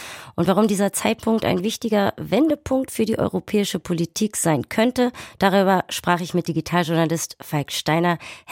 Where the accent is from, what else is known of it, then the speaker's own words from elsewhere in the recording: Berlin, Germany; ob man in Berlin am besten feiern kann, was ich persönlich als Berlinerin bezweifle